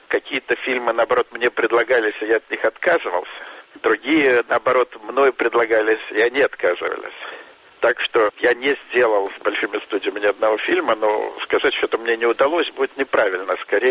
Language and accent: Russian; Russia; now in Israel; я из Израиля впервые видимый в Голливуде русский мигрант, значит, еврей из России, успешный в Израиле